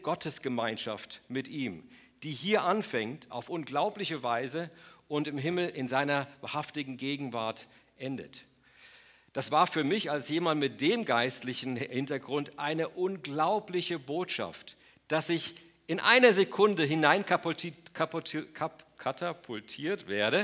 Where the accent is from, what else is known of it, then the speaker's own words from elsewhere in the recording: Munich, Bavaria, Germany; als ich als Jugendlicher aufgewachsen bin in München